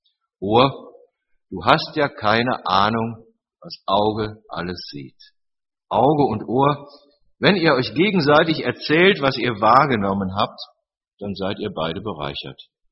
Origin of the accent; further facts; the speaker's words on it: Cologne, North Rhine-Westphalia, Germany; Ich bin aufgewachsen im Rheinland, genau genommen in Köln.